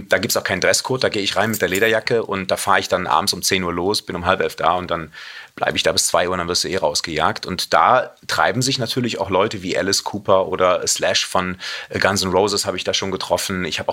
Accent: Cologne, North Rhine-Westphalia, Germany; weil ich ja Rheinländer bin als Kölner

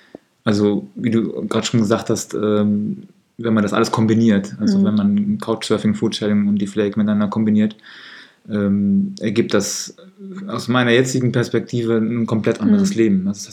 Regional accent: North Rhine-Westphalia, Germany; Ja, also ich würde sagen, ich bin Siegerländer.

